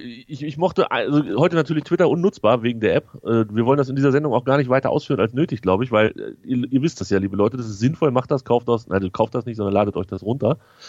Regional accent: Hanover, Lower Saxony, Germany; Also als Hannoveraner sowieso

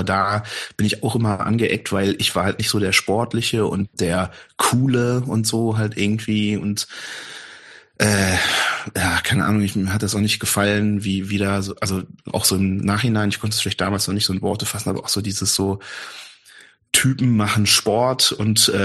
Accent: Bielefeld, North Rhine-Westphalia, Germany; wenn ich dann sage, ich komme aus Bielefeld oder ich spreche Deutsch oder so, dann reagieren manche Leute darauf komisch

